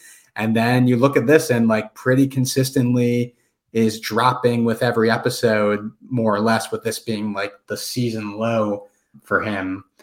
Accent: Michigan, United States; Yes. I'm from Michigan.

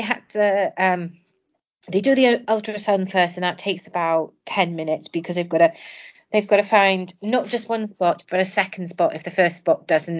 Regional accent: England, United Kingdom; We're English Catholics. So, I don't know if you can call us Protestants.

